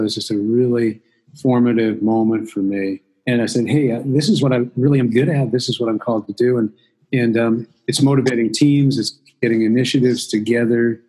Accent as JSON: {"language": "English", "region": "New Hampshire", "country": "United States", "tie": "born or raised there", "said": "I began to look at what was going on in my home state of New Hampshire, and it began to feel as though it was getting off track in the sense that many of the traditional values that I had grown up"}